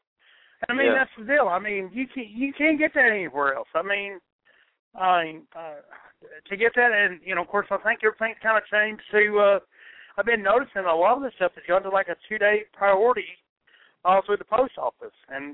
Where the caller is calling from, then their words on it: Texas, United States; I live in Texas, West Texas. I mean, we're 60 miles from New Mexico. So, you know, we're on the far end of West Texas.